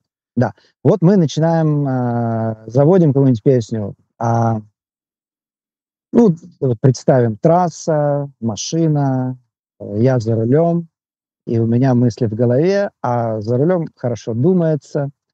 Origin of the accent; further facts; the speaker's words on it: Russia; moved away as an adult; Я уезжал из России полным негодования, разочарования, злости на то, как ведут себя мои соотечественники